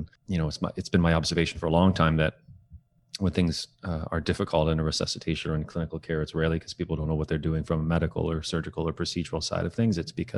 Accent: Toronto, Ontario, Canada; I was born and raised in Toronto, med school in Kingston, did my FR residency with subspecialty work in trauma back in Toronto. Again, I've been at St. Mike's for about 12 years now.

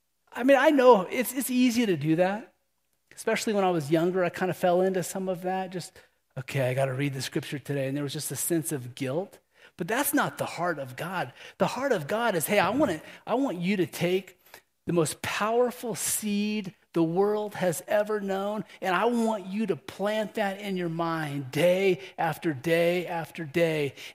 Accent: Kansas, United States; Now, I mentioned I was from Kansas. Oftentimes, when people find out I'm from Kansas, they usually say the same thing.

